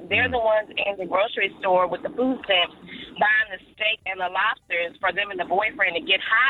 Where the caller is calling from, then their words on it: Richmond, Virginia, United States; from Richmond, Virginia.